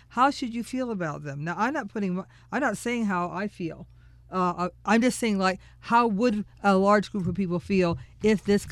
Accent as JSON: {"language": "English", "region": "Ohio", "country": "United States", "said": "My home state, Ohio, this person who is a Republican, active member of the Republican party there"}